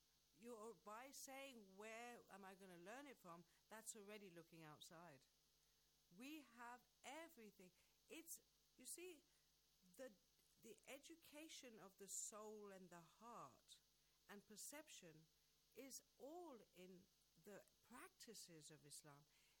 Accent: England, United Kingdom; I'm from England, and I live here

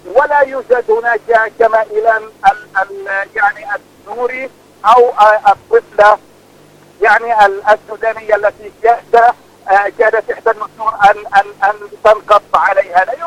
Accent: Palestine; كل المسارات علينا أن نستخدمها كفلسطينيين

